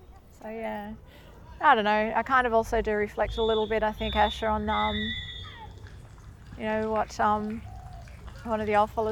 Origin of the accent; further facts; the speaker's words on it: Sydney, New South Wales, Australia; I grew up in Sydney's West, and I had a yard.